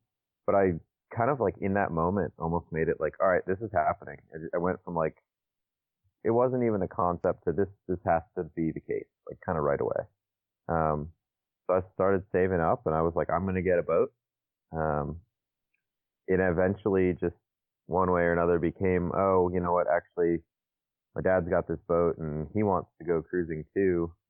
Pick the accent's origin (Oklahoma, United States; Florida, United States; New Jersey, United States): Florida, United States; Naples; I am from Naples, Florida. It's on the West Coast.